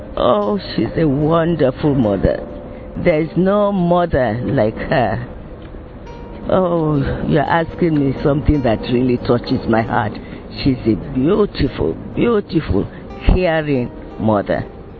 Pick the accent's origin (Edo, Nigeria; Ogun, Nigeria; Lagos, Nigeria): Lagos, Nigeria; I am from Nigeria, Lagos, Nigeria.